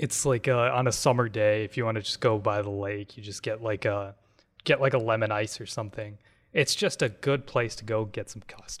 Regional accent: Port Washington, Wisconsin, United States; See, I'm from, I grew up in Port Washington, Wisconsin, if any of you know where that is.

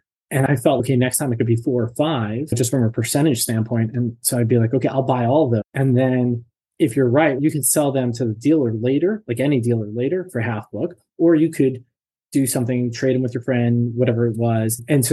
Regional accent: New Jersey, United States; The long story short is I grew up in New Jersey and grew up in a great family, but not entrepreneurial minded.

